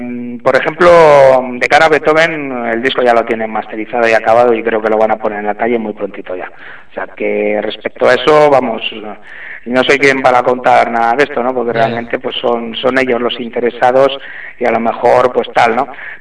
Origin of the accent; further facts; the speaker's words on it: Aranda de Duero, Castile and León, Spain; en un estudio aquí en mi tierra, en Aranda de Duero